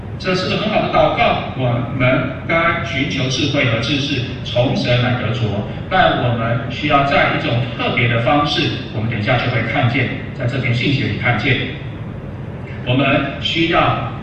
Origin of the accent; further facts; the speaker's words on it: China; 你们知道我从中国来